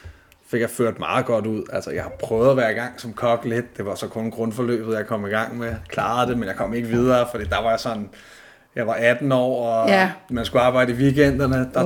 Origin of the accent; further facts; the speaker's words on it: Farum, Capital Region of Denmark, Denmark; also born or lived in Hørsholm; Altså født i Hørsholm Hospital, okay. Opvokset i Farum, har boet der i, hvor meget har boet der, næsten 25 år, tror jeg, 25 år.